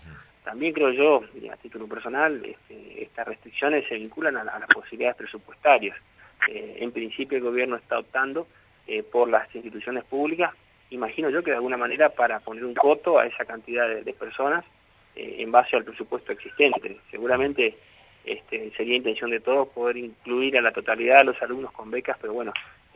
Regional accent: Vera, Santa Fe, Argentina; somos del interior, soy de Verá

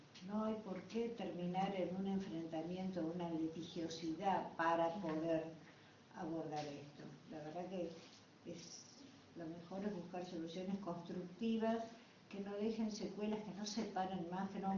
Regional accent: Buenos Aires, Argentina; Ayer yo soy de Buenos Aires, en los tribunales de Buenos Aires.

